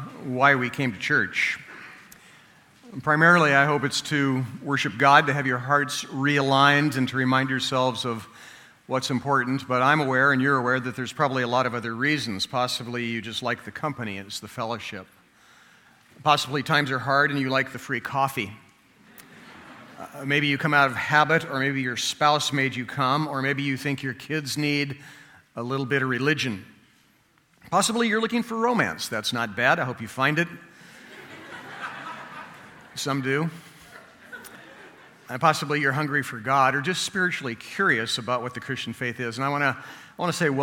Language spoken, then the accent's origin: English; California, United States; In case you're wondering, you're being taught today by a white guy, a white male who grew up in a middle-class family in Southern California.